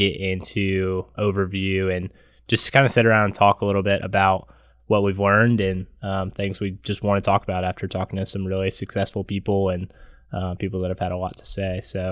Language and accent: English; Lexington, Kentucky, United States; I was born and raised in Lexington, a little bit different. My family is not from Lexington originally.